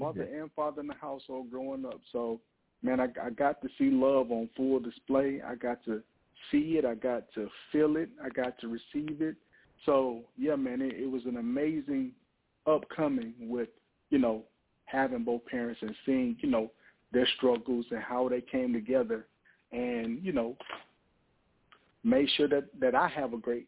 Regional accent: High Point, North Carolina, United States; I'm originally from High Point, North Carolina.

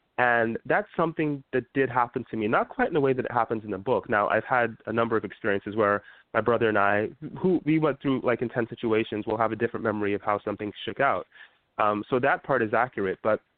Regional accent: United States; You know, I'm born and raised in America. I have a really strong connection to Nigeria because of my parents

